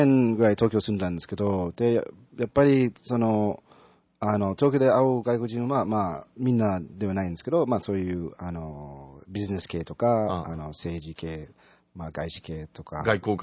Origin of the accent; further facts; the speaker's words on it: Toronto, Ontario, Canada; also born or lived in Vietnam; now in Kyoto, Japan; その先にカナダ行って、はい、で、カナダの時は、小中で高校で、大学もカナダ一応行って、で、大学の時に、1年、コペンハーゲンで留学しました。